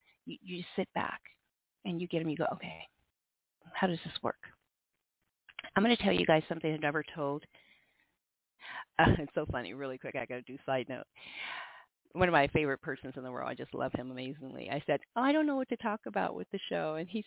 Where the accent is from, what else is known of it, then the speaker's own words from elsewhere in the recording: Sioux City, Iowa, United States; I mean, we are from Sioux City, Iowa. 4x4 blocks really seriously could have taken us to another liquor store.